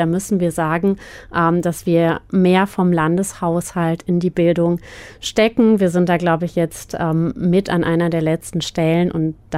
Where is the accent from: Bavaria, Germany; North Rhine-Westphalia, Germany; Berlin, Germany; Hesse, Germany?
North Rhine-Westphalia, Germany; Bielefeld; ich komme vom Biohof hier aus Bielefeld.